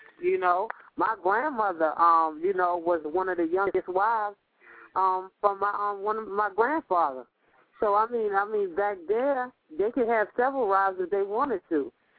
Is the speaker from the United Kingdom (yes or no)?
no; Nigeria; and I'm Nigerian, having that, those values of being Nigerian and all